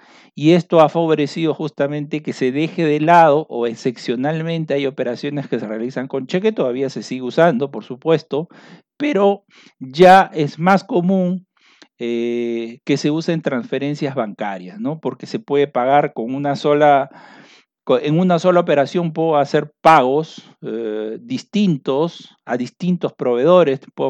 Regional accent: Peru; por lo menos aquí en mi país, en Perú

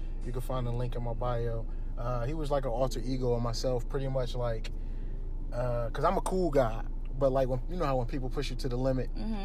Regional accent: Philadelphia, Pennsylvania, United States; He was based off of, like, just my environment growing up in Philadelphia.

